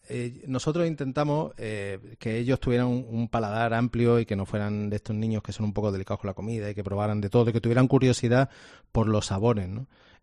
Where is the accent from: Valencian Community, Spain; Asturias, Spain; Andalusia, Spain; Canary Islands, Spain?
Andalusia, Spain; Bueno, y yo soy cordobés.